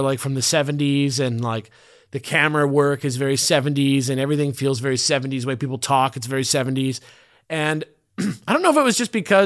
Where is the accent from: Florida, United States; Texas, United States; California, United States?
California, United States; Like, maybe this is because I'm from California.